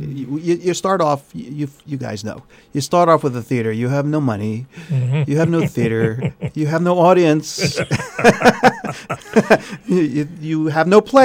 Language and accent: English; Easton, Pennsylvania, United States; Well, I was born and raised in Easton, grew up in Palmer Township.